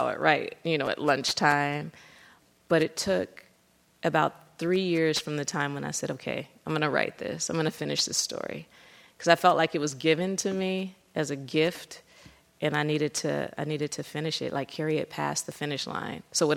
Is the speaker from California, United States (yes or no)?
yes; Los Angeles, California, United States; born there; So I was born in Los Angeles, but all my family is from Tallahassee, Alabama, which is one of the settings of this novel.